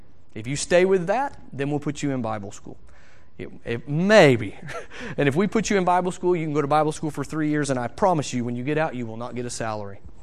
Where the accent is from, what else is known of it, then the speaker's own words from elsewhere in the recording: United States; I know the way it is, being an American.